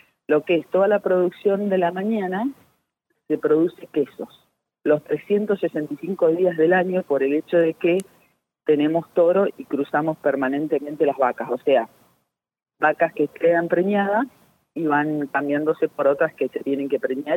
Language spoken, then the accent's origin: Spanish; Cutral Có, Neuquén, Argentina; Los dos somos de Cutralcó, viajábamos muchísimo, él por su trabajo.